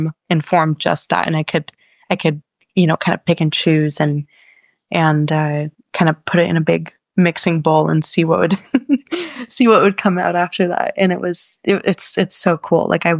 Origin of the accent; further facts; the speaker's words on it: Colorado, United States; And growing up in Colorado, like our backyard was the mountains.